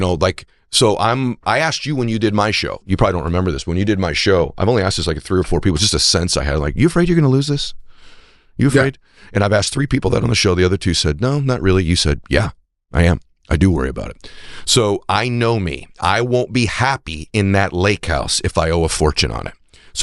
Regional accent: New England, United States; You said New England. I'm from New England as well.

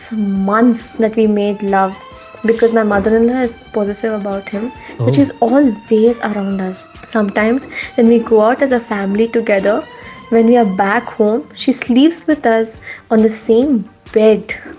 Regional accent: Nainital, Uttarakhand, India; moved away as an adult; now in Bangalore, India; I am from Nainital, but moved to Bangalore right after my marriage. That was 2 years ago.

